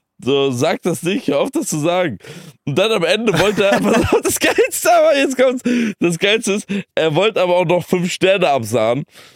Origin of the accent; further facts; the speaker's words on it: Germany; Und dann habe ich ihm halt zu verstehen gegeben, ja, from Germany.